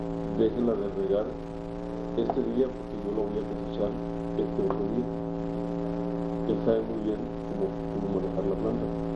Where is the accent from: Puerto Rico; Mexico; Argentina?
Mexico; Tijuana, Baja California; now in Ensenada, Mexico; si yo viviera en Tijuana, de donde vengo, y tuviera que viajar de la casa de mis papás a las oficinas de Cheto, haría el mismo tiempo que hago yo de mi casa en Ensenada